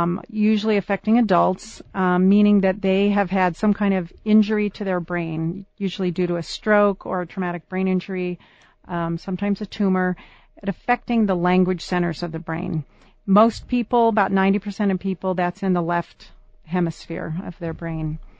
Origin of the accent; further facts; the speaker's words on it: California, United States; I'm from California, but I came out here for graduate school at the university.